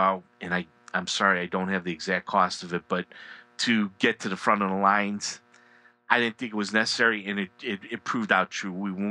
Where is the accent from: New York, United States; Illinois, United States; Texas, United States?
Illinois, United States; this is crazy because we're from Illinois, which is about as flat gets